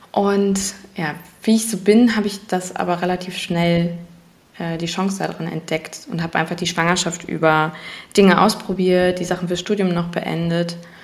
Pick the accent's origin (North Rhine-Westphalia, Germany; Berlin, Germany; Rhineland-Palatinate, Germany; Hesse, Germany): North Rhine-Westphalia, Germany; Neuss; ich bin 30 Jahre, ich komme aus Neuss, das ist im Rheinland